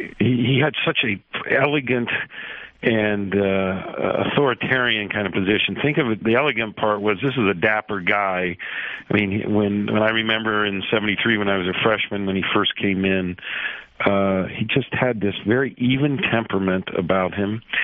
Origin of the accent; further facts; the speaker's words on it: Ohio, United States; We came from Ohio. We were married my senior year. We grew up together.